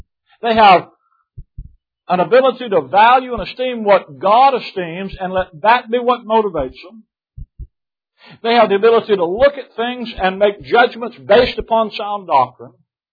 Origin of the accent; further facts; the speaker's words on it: Gulf Coast, United States; I don't know what you catch out there. I'm from the Gulf Coast.